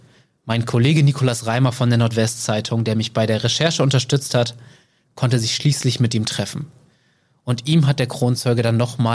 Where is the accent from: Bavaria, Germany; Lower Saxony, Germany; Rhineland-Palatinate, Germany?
Lower Saxony, Germany; Wilhelmshaven; Daran erinnere ich mich auch noch aus meiner Kindheit. Ich bin gebürtiger Wilhelmshavener.